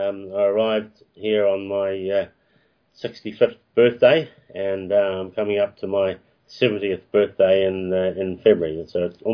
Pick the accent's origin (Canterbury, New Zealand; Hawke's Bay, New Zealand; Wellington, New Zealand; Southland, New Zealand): Southland, New Zealand; Haldane; also born or lived in Invercargill; now in Australia; I was born in Invercargill and grew up in the farming and timber milling community called Haldane at the most southerly tip of the South Island.